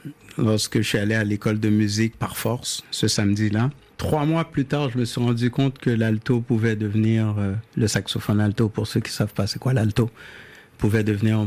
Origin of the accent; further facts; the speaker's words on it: Montreal, Quebec, Canada; born there; Oui, je suis né à Montréal.